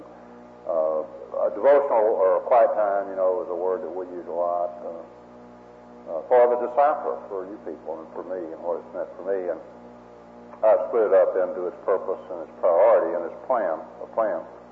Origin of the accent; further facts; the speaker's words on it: Texas, United States; I'm from Texas, but y'all had Bud Wilkinson up here when I went to school.